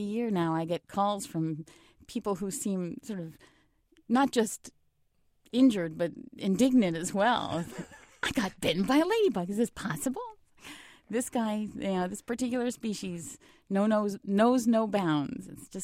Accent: Northeast, United States; I grew up actually in the Northeast, so I went in the early 60s, giving my age away here

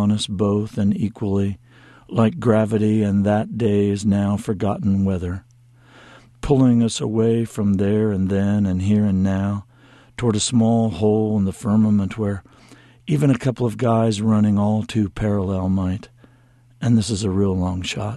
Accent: Tuscola, Illinois, United States; Well, it's a small town, and my father was a doctor there, so it seemed like everything was connected to everything else there.

